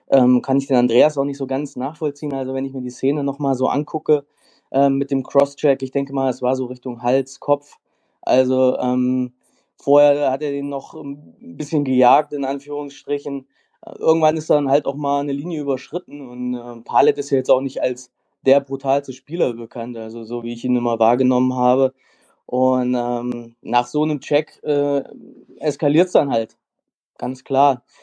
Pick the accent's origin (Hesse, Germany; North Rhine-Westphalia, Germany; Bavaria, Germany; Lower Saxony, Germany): Hesse, Germany; Kassel; Ich komme aus Kassel